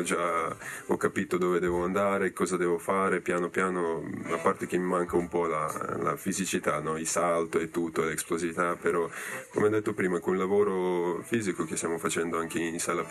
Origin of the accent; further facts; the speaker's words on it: Novi Sad, Vojvodina, Serbia; Italian is a second language; now in Italy; perché ovvio che anche vengo da Novi Sad, dove la regione è tutta piatta, no?